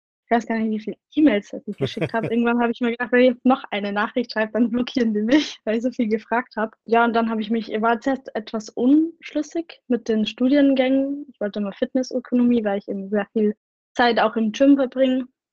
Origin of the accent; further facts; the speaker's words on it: Upper Austria, Austria; now in Munich, Germany; ich bin 19 Jahre alt, ich komme aus Oberösterreich